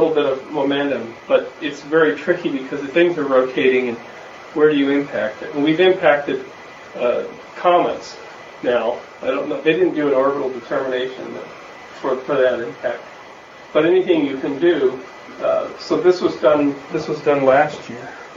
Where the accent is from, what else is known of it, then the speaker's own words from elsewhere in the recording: Canada; Oh, Canada's in there twice, that's a good thing. I'm Canadian.